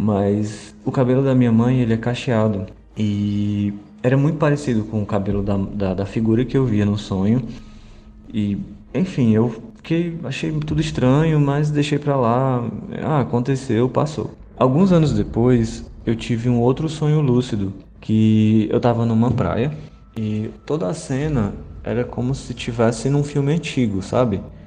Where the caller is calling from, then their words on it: Fortaleza, Ceará, Brazil; sou aqui de Fortaleza, no Ceará.